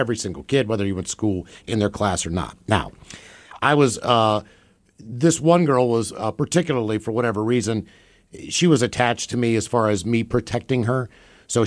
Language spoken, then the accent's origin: English; West Virginia, United States; But, 4 or 5 houses down, from where I grew up in West Virginia, it was a small little, neighborhood, probably no more than 30 houses